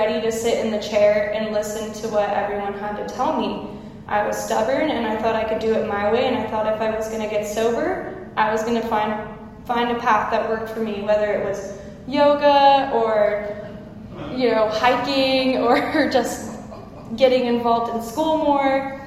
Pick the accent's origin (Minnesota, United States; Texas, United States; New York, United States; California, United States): California, United States; Los Osos; I grew up in Los Osos, born and raised.